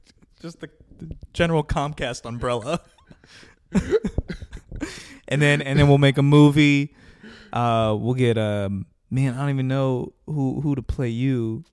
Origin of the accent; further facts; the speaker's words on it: Tampa, Florida, United States; I'm from Tampa.